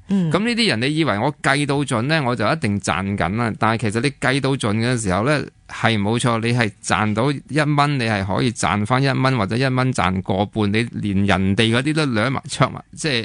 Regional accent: Hong Kong; 其实喺我哋香港人嚟讲咧，就系觉得好似好着数

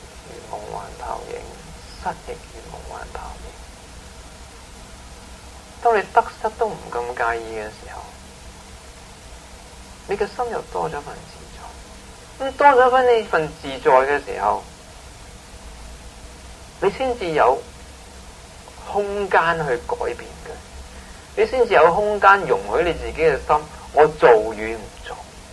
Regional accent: Hong Kong; 我係一個香港人，因為我有香港身份證，我阿爸阿媽又有個香港身份證，跟住我又喺香港長大，我識得香港啲人，我識講廣東話，我仲唔係香港嘅廣東人

